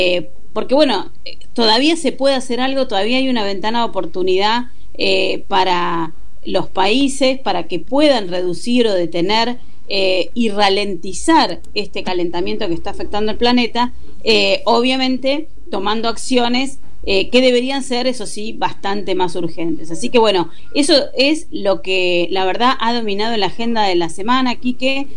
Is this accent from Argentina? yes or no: yes; Argentina; nosotros como argentinos debemos estar orgullosos